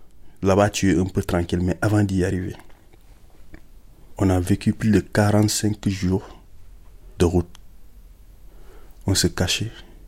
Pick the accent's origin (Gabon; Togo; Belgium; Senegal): Senegal; moved away as an adult; now in Paris, France; Moi, je viens du Sénégal, j'ai 32 ans, je suis à Paris depuis 4 ans, je suis né dans une famille modeste.